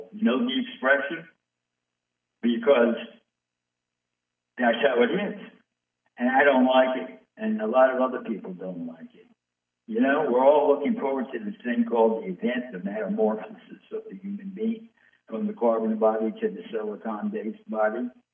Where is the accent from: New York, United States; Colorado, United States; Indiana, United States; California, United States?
New York, United States; New York City; I'm from New York City. We do things fast here. We don't take 13 years to do something.